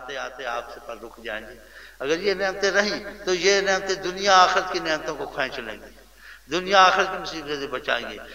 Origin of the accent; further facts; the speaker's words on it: Punjab, Pakistan; میں پنجاب کا ہوں, پنجابی مثال آتی ہے